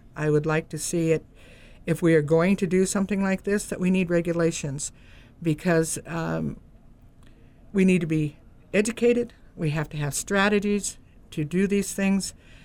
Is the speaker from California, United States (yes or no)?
yes; California, United States; I born and raised in the First District, lived most of my life at Table Bluff Reservation or out at the old reservation at Table Bluff. I went to Lolita Elementary School, Fortuna High School, moved to San Francisco